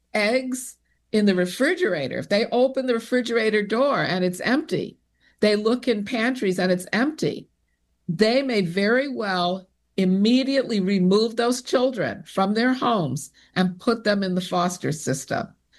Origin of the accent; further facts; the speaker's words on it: Chicago, Illinois, United States; because I grew up in Chicago in a very diverse community, Hyde Park Kenwood, on the south side of Chicago.